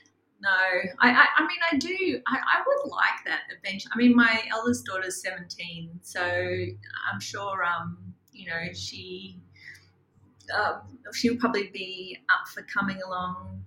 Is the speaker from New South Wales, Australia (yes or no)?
no; Frankston, Victoria, Australia; I didn't grow up in regional Victoria. I grew up in Frankston, actually.